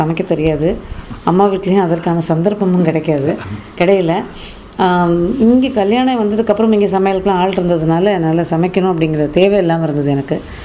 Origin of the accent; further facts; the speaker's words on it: Chennai, Tamil Nadu, India; அப்பா பிறந்த ஊர் சிறுகுடப்பட்டி, பிள்ளை போன ஊர் காரைக்குடியாக இருந்தாலும் நாங்கள் பிறந்து வளர்ந்தது எல்லாமே சென்னையில் தான். படித்தது, திருமணம் செஞ்சு கொடுத்ததும் இங்கே சென்னையிலே தான். ஸோ முழுக்க முழுக்க சென்னை தான் எனக்கு வருது.